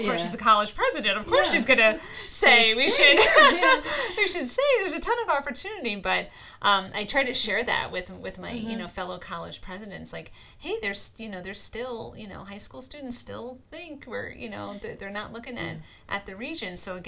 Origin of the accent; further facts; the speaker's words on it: New York, United States; now in Pennsylvania, United States; I think I mentioned I'm from New York originally. I went to school at York College down in York, Pennsylvania.